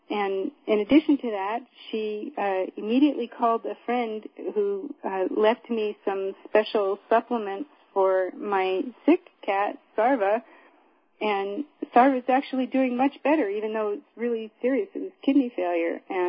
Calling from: Lake Shastina, California, United States; I'm calling from Lake Shastina in Northern California, which is right next to the town of Weed that just had a terrible fire.

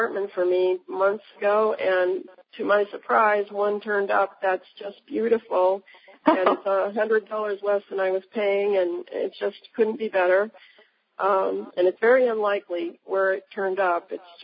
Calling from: Massachusetts, United States; I'm calling from Massachusetts.

